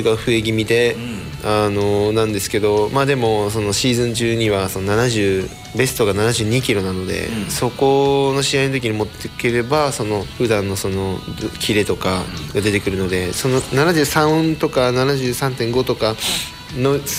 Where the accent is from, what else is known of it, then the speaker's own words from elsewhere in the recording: Aichi, Japan; moved away as an adult; 出身は愛知県で、うん、高校卒業してから山梨のバンフォーレ入ってって感じです。